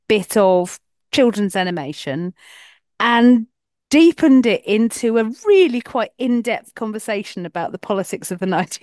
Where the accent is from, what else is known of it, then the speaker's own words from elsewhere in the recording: East End, London, United Kingdom; I'm not being funny, but I'm from the East End. That ain't how we talk.